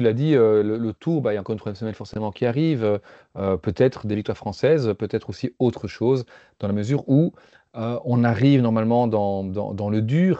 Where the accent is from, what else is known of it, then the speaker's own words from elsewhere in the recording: Belgium; nous, en tant que Belges